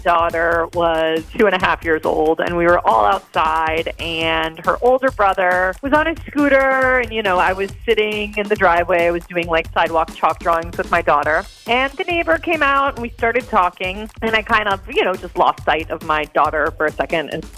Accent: Lake Mills, United States; I'm from Lake Mills.

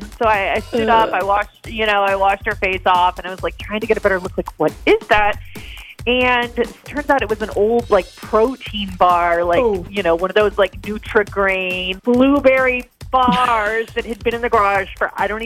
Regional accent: Lake Mills, United States; I'm from Lake Mills.

